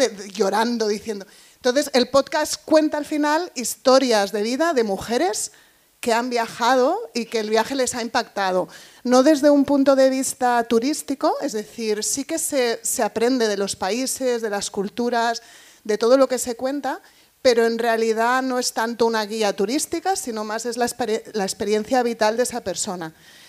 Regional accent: Spain; moved away as an adult; emigrar como español, irte a trabajar a un pub en Inglaterra, que es lo que yo he hecho, por ejemplo

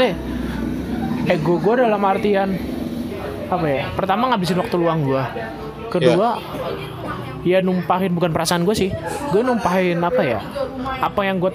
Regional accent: Indonesia; accent: Javanese Ngapak; gue orang Jawa ngapak ya.

